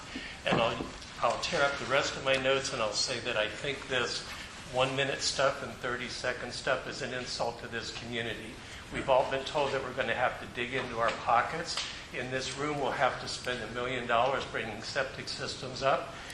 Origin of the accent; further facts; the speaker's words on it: Woodacre, California, United States; I'm from Woodacre.